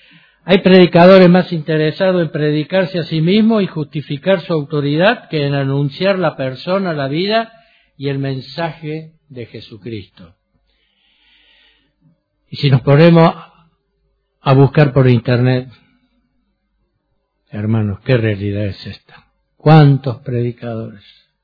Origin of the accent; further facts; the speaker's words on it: Argentina; Y a mí me causa, como argentino, reconocer que en nuestro país tenemos una serie de predicadores